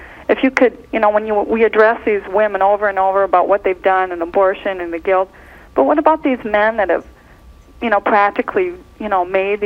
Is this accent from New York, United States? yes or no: no; Minnesota, United States; I'm from Minnesota, Mother.